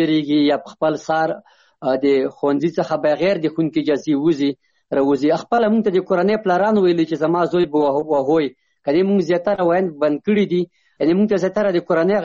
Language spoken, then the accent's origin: Pashto; Chamkani, Paktia, Afghanistan; زه د پکتیا ولایت څمکنی ولسوالی یم